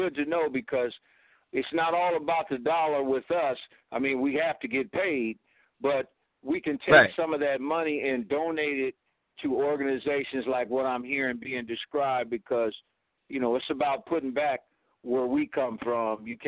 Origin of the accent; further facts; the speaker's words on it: Sacramento, California, United States; because we are based in Sacramento. Actually, I'm from Del Paso Heights. Anybody would know about that community.